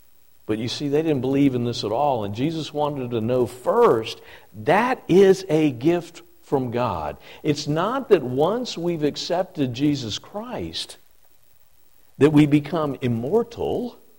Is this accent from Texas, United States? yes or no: no; Norfolk, Virginia, United States; accent: Norfolk, Virginia; And just by my voice and my strange accent that I have from Norfolk, Virginia